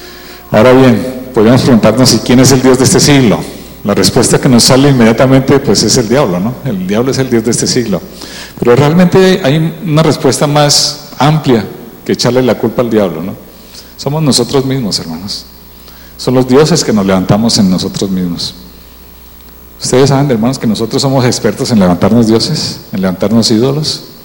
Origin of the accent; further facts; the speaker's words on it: Spain; Yo vengo de España y para los españoles el fútbol es un ídolo.